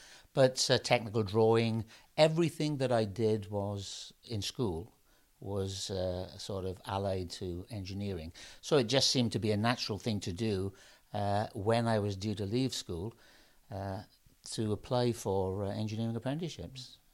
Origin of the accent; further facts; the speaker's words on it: Abertillery, Wales, United Kingdom; born there; I was born in Abertillery, South Wales